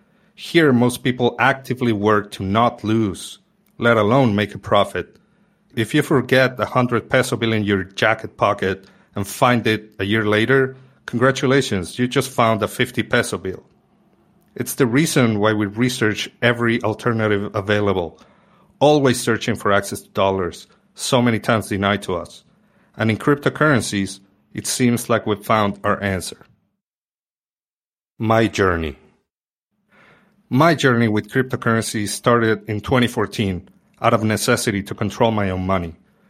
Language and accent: English; Argentina; Just 6 months after having moved back to my home country, the government instituted new capital controls.